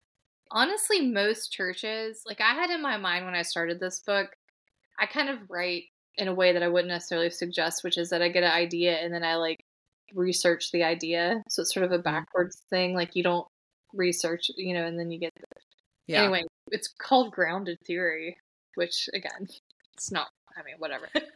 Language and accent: English; Ringgold, Georgia, United States; there's one that was from my hometown in Ringgold that I use as an example